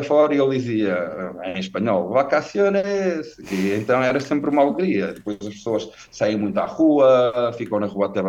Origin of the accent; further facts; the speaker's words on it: Norte, Portugal; eu venho do Norte, não é? Aqui chove a potes durante muito tempo